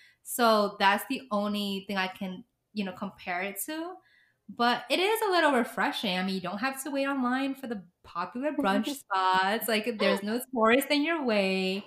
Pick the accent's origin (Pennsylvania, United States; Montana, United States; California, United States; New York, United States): New York, United States; New York City; I'm a native New Yorker too.